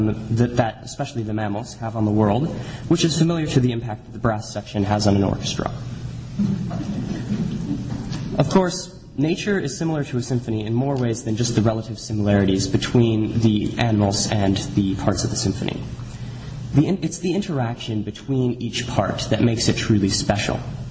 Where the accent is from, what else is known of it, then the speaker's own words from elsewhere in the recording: United States; So, as an American, I would naturally want to get a picture of it